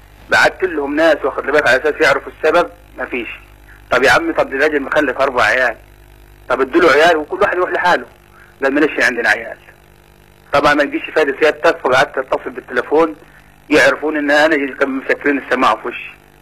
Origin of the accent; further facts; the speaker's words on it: Upper Egypt, Egypt; also born or lived in Saudi Arabia; وانا من الصعيد